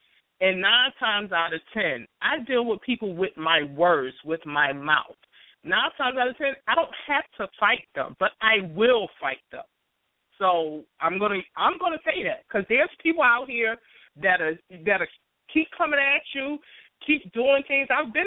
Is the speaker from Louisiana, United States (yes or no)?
no; Georgia, United States; now in New York City, United States; I've been in New York City since 93. I'm from Georgia. I was born in Georgia. I was raised in Georgia.